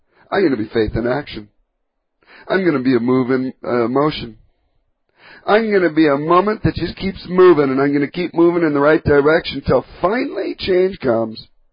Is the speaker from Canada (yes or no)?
yes; Canada; I don't even have a right to vote. I'm Canadian.